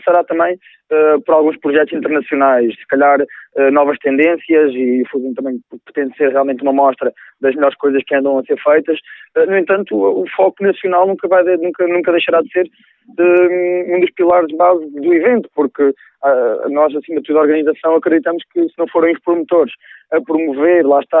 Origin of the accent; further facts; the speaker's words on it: Figueira da Foz, Centro, Portugal; grande parte da equipa organizadora, inclusive eu, somos da Figueira, não é?